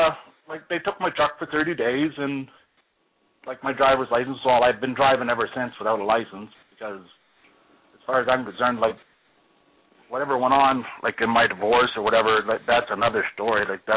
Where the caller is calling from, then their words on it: Alberta, Canada; I'm in Rocky Mountain.